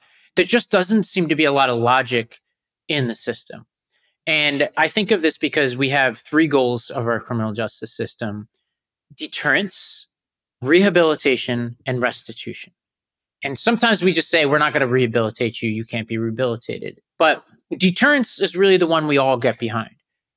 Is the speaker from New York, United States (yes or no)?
yes; New York, United States; And then in some places, like my home state of New York, there doesn't seem to be any sense of justice the other way, right?